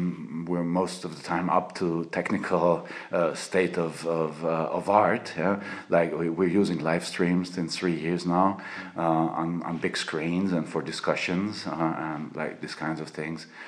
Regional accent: Styria, Austria; English is a second language; I'm from Styria, southern Styria, Slovenian border, and I'm an eco-farmer.

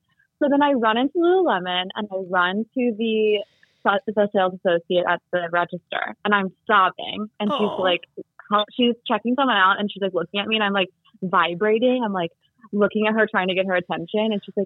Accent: New York City, New York, United States; I'm a New Yorker and I couldn't afford to take an Uber home.

